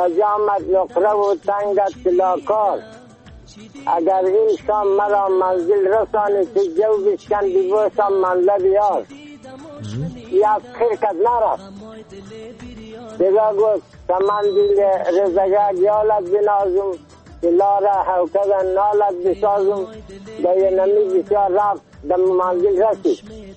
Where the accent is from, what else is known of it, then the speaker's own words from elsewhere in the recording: Dasht-e Sefid, Bamyan, Afghanistan; قریه ما دشت سفید، ولسوالی ما کامل، ولایت ما بامیان. یعنی … در سنجی 83 ساله